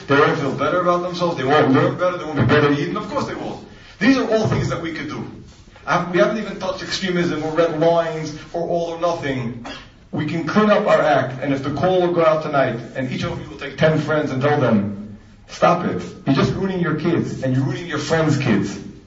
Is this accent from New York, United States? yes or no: yes; New York, United States; When we were little kids growing up in New York, TV was rampant.